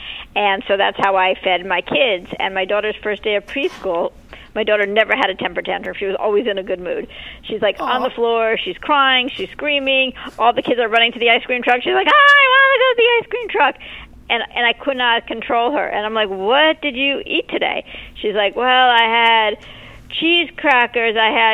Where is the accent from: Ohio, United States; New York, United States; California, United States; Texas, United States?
New York, United States; So I started writing these stories about my father and growing up in New York in the 70s as a latchkey kid.